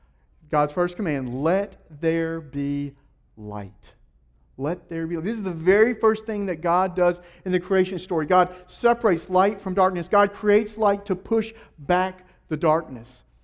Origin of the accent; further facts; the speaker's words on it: Ackerman, Mississippi, United States; take her on a trip to my hometown of Ackerman, Mississippi. A sweet little hamlet of 1,500 connected souls.